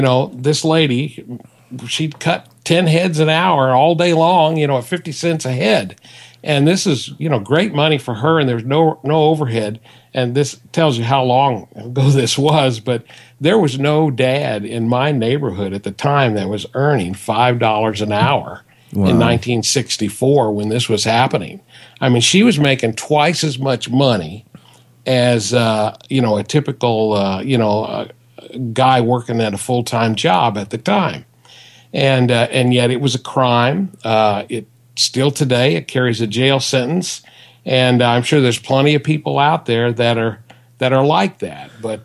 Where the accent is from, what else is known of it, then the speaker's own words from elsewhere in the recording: Alton, Illinois, United States; And I grew up in Alton, Illinois, and she didn't have a license.